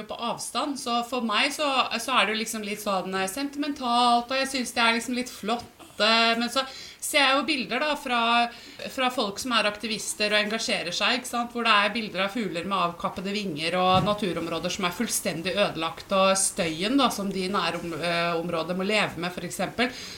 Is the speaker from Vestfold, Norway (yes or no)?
no; Finnmark, Norway; jeg har vokst opp i Finnmark og har familie i Fredrikstad.